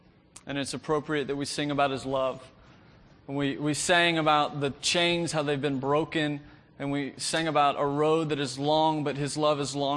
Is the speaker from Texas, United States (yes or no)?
yes; Plano, Texas, United States; I was raised here in Plano, in the area